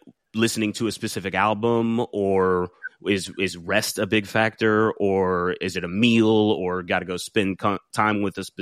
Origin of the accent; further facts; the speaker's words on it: Jacksonville, Florida, United States; I was raised in Jacksonville, Florida, which is the largest city by landmass in America.